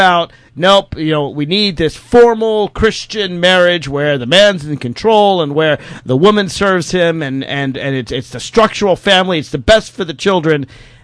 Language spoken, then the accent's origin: English; Virginia, United States; In my home state of Virginia